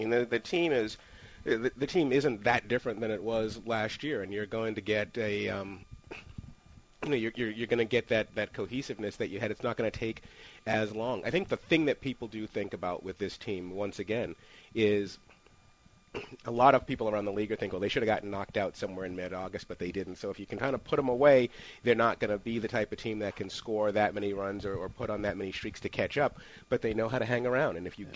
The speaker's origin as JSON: {"language": "English", "town": "Boston", "region": "Massachusetts", "country": "United States", "tie": "born or raised there", "said": "Oh, I grew up in Boston."}